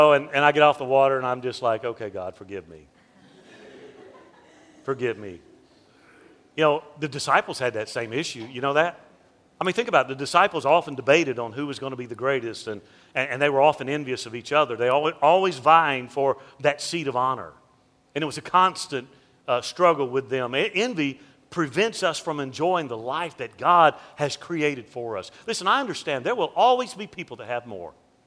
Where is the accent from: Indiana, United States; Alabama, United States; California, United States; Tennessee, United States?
Alabama, United States; Mobile; You know, growing up in Mobile, having family that was in the seafood industry, I love the water.